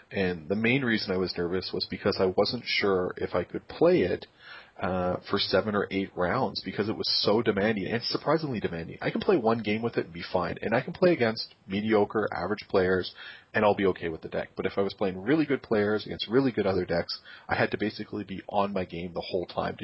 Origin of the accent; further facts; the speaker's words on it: Canada; as a Canadian